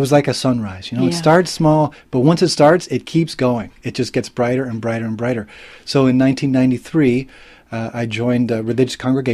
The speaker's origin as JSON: {"language": "English", "town": "Cleveland", "region": "Ohio", "country": "United States", "tie": "born or raised there", "said": "I grew up in Cleveland, Ohio, as you mentioned, and I come from a family that wasn't really practicing any kind of religion."}